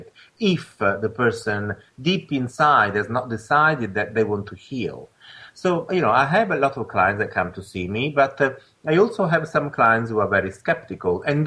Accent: Italy; But it wasn't possible growing up in Italy at the beginning of the 60s.

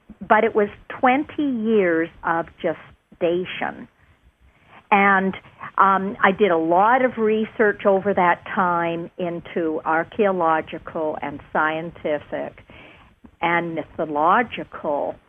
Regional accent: Canada; being a Canadian

